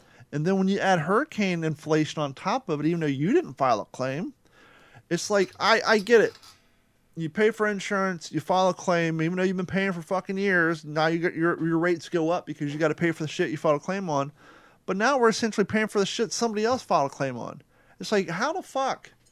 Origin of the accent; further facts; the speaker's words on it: Huntington Beach, California, United States; now in Fort Myers, United States; Coming from Huntington Beach, California... Yeah. I moved down here from Huntington Beach.